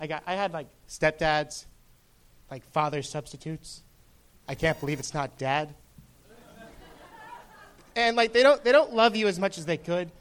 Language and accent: English; Orange, California, United States; City of Orange, Orange County.